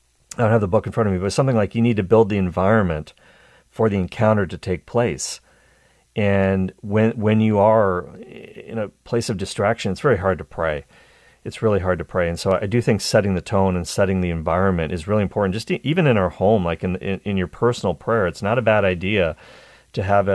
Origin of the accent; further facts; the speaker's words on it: Cole Harbour, Nova Scotia, Canada; My hometown is Cole Harbour, Nova Scotia. I was born in Halifax